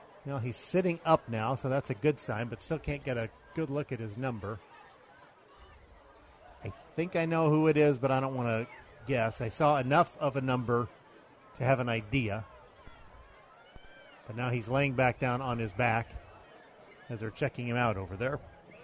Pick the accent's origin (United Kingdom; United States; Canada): United Kingdom; England; I can't add that high, I'm an English guy, third and 27.